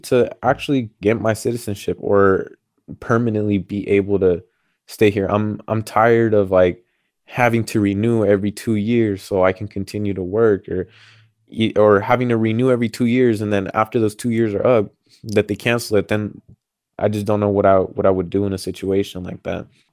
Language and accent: English; California, United States; You know, I grew up in California where there's a lot of wildfires